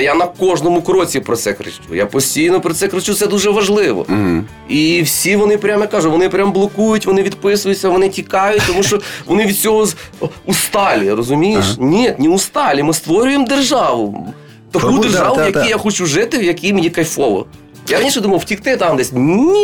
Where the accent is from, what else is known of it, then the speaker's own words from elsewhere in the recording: Western Ukraine, Ukraine; ну такий кучерявий я, ну такої статури, я з Західної України.